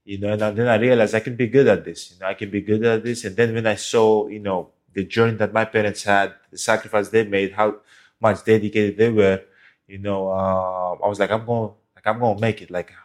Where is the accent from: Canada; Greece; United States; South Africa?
Greece; but I was born and raised in Greece. So my parents came from Nigeria to Greece